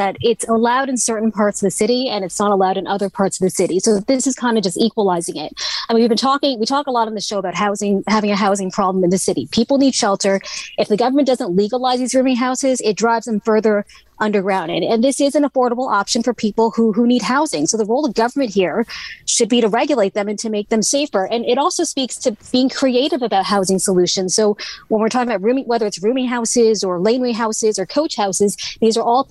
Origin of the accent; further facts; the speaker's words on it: New Jersey, United States; I grew up in New Jersey. And in New Jersey, people always made fun of us because we were supposed to be New York light.